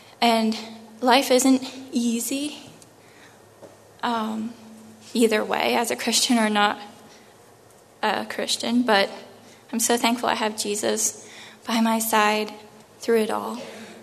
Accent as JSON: {"language": "English", "region": "Maryland", "country": "United States", "said": "I'm from Maryland."}